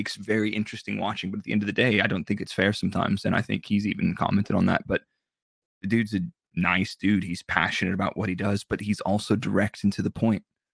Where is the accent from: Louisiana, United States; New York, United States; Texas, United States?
Texas, United States; Dallas; that's where I'm from. I'm from Dallas, Fort Worth area.